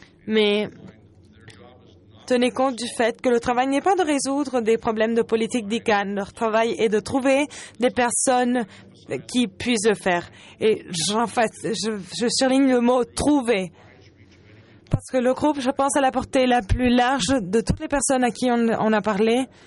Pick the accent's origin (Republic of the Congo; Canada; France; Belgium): Canada; Je suis canadien.